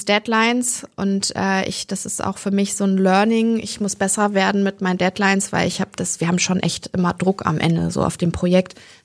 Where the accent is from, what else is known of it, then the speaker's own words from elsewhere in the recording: Hamburg, Germany; also born or lived in Sylt; ich bin auf Sylt geboren, habe aber mit meiner Mami immer in Hamburg gelebt.